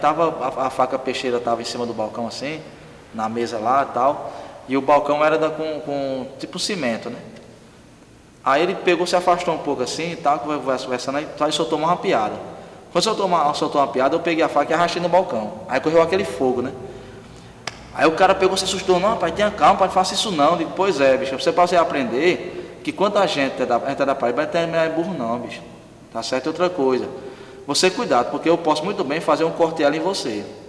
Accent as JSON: {"language": "Portuguese", "region": "Paraíba", "country": "Brazil", "accent": "sertão paraibano", "said": "O sotaque, supor, na Paraíba mesmo você nota a diferença. O sotaque nosso do sertão é um."}